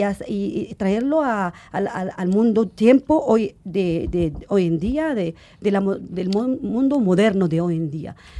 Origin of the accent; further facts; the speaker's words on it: Morocco; muchas escritoras hoy en día en mi país, en Marruecos